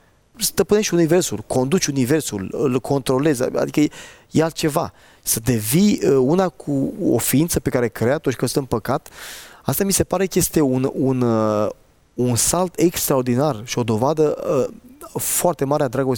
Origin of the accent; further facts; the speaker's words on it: Romania; Adică eu sunt român